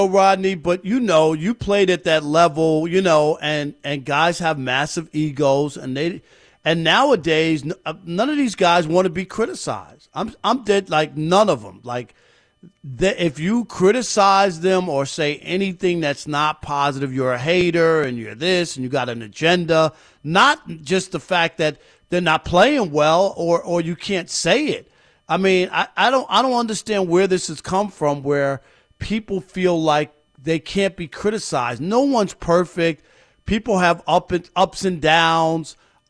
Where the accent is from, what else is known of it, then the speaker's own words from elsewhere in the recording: New York, United States; for as long as I've been, you know, living, growing up in New York, I always seem to see a rat at some point.